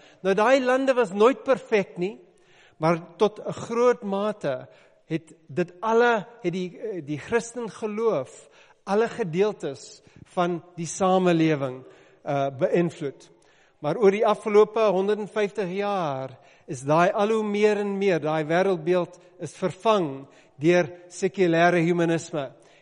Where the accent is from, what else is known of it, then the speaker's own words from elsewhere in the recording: KwaZulu-Natal, South Africa; Afrikaans is a second language; Ek is 'n Engelsman uit Natal uit. Ek het daar so groot geword waar ons nie eers in ons Afrikaans lesse op skool Afrikaans gepraat het nie.